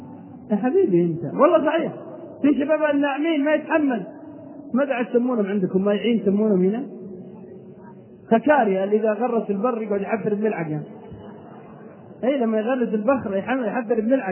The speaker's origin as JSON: {"language": "Arabic", "town": "Unaizah", "region": "Al-Qassim", "country": "Saudi Arabia", "said": "وبالرياض عندنا وفي بلدنا القصيم حنيزة"}